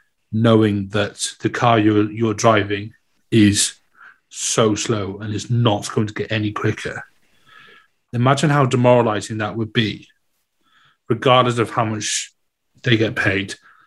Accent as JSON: {"language": "English", "region": "Wales", "country": "United Kingdom", "said": "For our audio listeners, I'm Welsh and I wear my heart on my sleeve."}